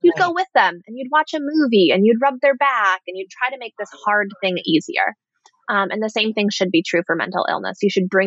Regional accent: Minnesota, United States; I'm from Minnesota originally, but that's not why I like the study so much.

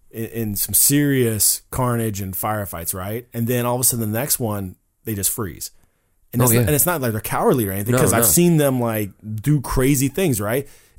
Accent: Wisconsin, United States; I know my home state of Wisconsin, we are very liberal when it comes to our taverns and drinking our beer and our alcohol

